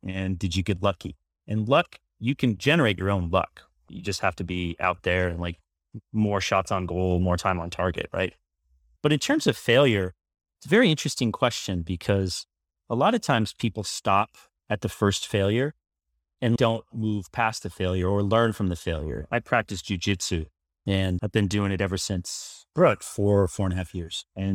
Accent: California, United States; Well, I grew up in Silicon Valley and I'm still actually in San Francisco. San Francisco proper.

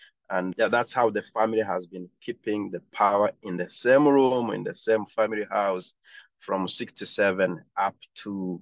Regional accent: Rwanda; I'm from Rwanda, that's where I was born, and I had a chance to work in a few countries in Africa.

